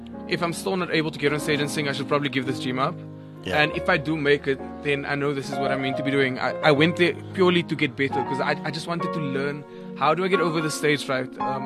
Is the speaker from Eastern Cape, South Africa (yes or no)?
no; Cape Town, Western Cape, South Africa; So I didn't know what was happening back home in Cape Town, obviously, because I'm from Cape Town.